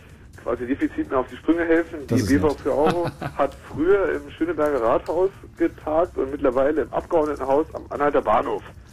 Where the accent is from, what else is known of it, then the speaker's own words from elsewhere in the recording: Berlin, Germany; also wir als Berliner, wir wollen sowas nicht.